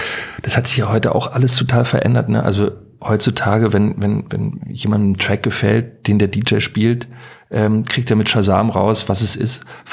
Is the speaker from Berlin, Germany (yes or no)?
yes; Berlin, Germany; in Berlin-Marienfelde, in Tempelhof, da wo ich aufgewachsen bin